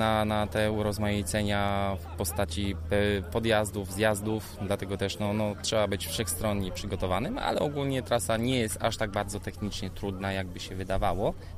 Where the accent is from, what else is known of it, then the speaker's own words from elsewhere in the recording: Gryfino, West Pomeranian Voivodeship, Poland; pochodzę z Gryfina